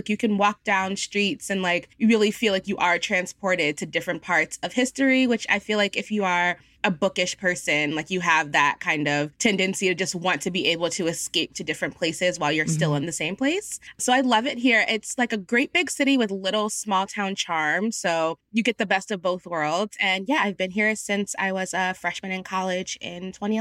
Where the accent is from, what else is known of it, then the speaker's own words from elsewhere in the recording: New Jersey, United States; now in Philadelphia, United States; So I'm originally from New Jersey, but I went to college here.